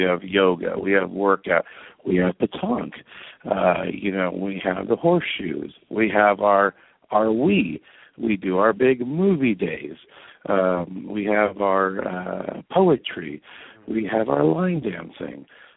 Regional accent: Manhattan Beach, California, United States; and super proud to be growing up in the Manhattan Beach school system, and here I am today, just trying to give back a little something to what I took out.

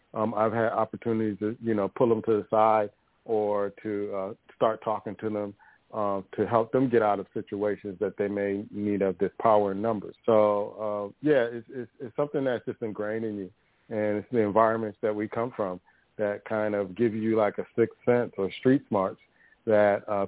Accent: East Coast, United States; I grew up in the East Coast, it's like that you were kind of taught that from day one.

